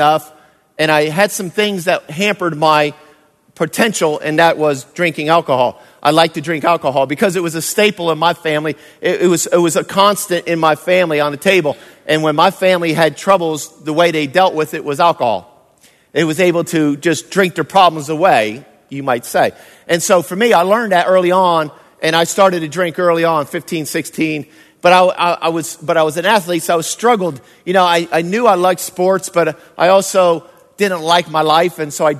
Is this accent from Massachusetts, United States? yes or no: no; Fort Worth, Texas, United States; now in Riverside, United States; And I come from Dallas and Fort Worth area. I said one time Dallas, Fort Worth, and they said no, Fort Worth, because I was in Fort Worth.